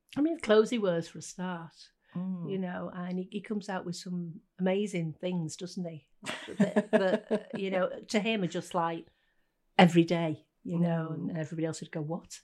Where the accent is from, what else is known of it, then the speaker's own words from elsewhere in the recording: Warrington, North West England, United Kingdom; A long time ago, in my hometown of Warrington, and two young ladies were discussing a forthcoming marriage of one of them.